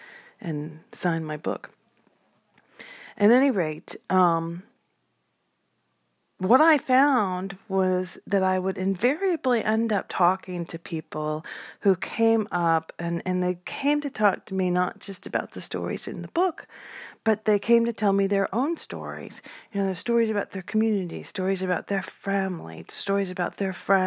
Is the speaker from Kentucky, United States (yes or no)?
yes; Kentucky, United States; now in Anderson County, United States; I mean, I'm actually from the South, but down here in South Carolina, my Kentucky roots just don't exactly make me from the South at all.